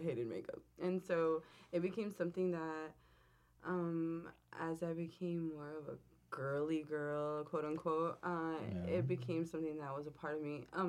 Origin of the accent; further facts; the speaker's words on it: Los Angeles, California, United States; Yeah. Well, West L.A., yeah.